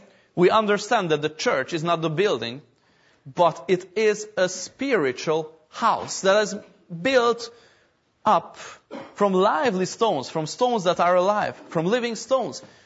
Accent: Pécs, Baranya, Hungary; now in Jerusalem; Well, Lord, I was born in Peach. I grew up there. I have all my friends there, all my relatives there.

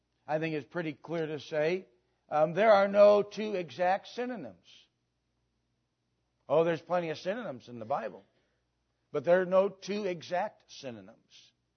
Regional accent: Wisconsin, United States; moved away as an adult; I grew up in the North. I grew up in Wisconsin. I never, ever, ever, the first 18 years of my life, I never had someone come up to me and say, I've been born again.

